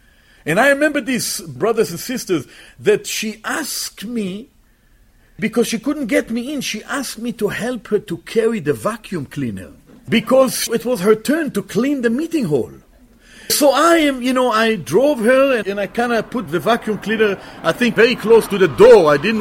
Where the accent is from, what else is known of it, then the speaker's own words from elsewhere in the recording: Israel; now in Canada; years ago when I came to Canada from Israel, and I never in my life have entered into a church building.